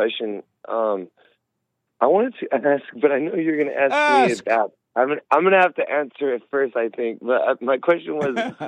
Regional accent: East Los Angeles, California, United States; I grew up in East

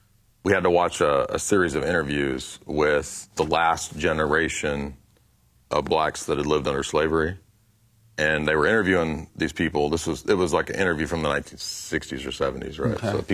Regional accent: Tennessee, United States; I'm from Tennessee.

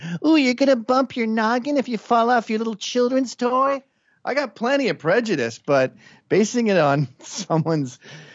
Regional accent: Quebec, Canada; I come from Quebec, where it's about English versus French.

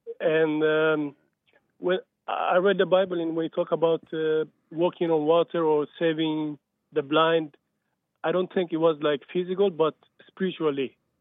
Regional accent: Ethiopia; Father, like, I'm from Ethiopia.

